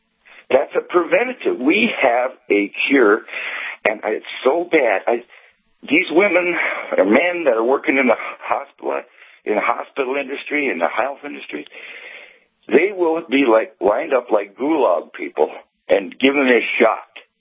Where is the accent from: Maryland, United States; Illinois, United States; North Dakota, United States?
North Dakota, United States; Wing; Yeah, and I'm from Wing.